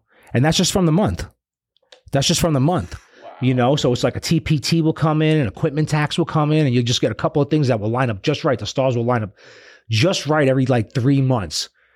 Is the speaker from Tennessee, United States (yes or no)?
no; Brooklyn, New York, United States; now in Groom Creek, United States; So I come from Brooklyn, where like, I didn't even know people in my building. I lived on the 7th floor, and I live in Groom Creek now